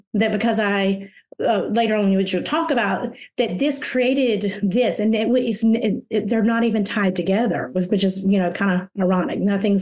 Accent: South Carolina, United States; And we found out that we got orders to South Carolina. This is my home state.

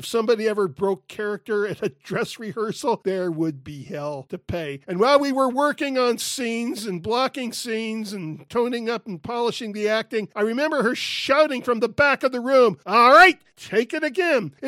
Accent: California, United States; also born or lived in Florida; I was born in Florida. I grew up in California, not far from the ocean.

